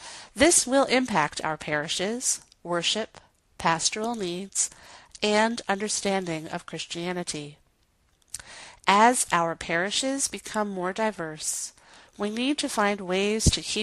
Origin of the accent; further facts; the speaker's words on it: New Jersey, United States; also born or lived in New York; While my parents were originally from the Philippines, I was born in New York and raised in New Jersey.